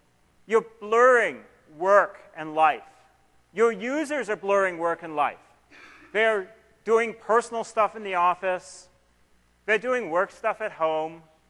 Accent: Seattle, Washington, United States; I'm from Seattle. Seattle, we drink a lot of coffee.

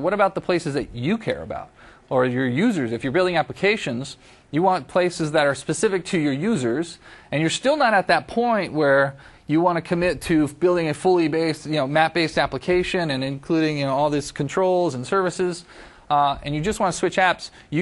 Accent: San Diego, California, United States; I grew up in San Diego, so I'm always looking to go home.

